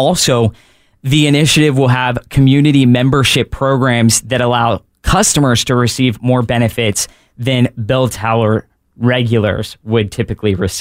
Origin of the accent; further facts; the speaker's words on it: Pennsylvania, United States; now in Memphis, United States; See, I'm a local, and I'm now a local. I was raised in Pennsylvania. I'm trying to get my Memphian bona fides.